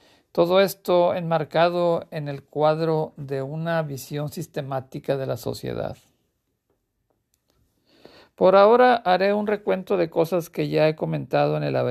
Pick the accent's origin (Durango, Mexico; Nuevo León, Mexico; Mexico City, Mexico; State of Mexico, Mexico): Nuevo León, Mexico; Monterrey; also born or lived in southern Mexico / United States; Soy regiomontano. Aquí nací en Monterrey. Parte de mi niñez la viví en el sur de México. Pero a partir de los 9 años, más o menos, 8 o 9 años, he vivido en Monterrey, luego en Estados Unidos, luego en otras partes y ahora de regreso aquí en Monterrey.